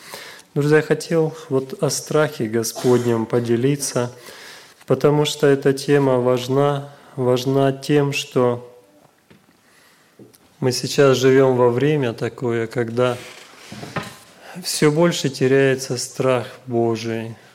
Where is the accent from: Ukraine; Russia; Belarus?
Ukraine; Мы с Украины, вот с братом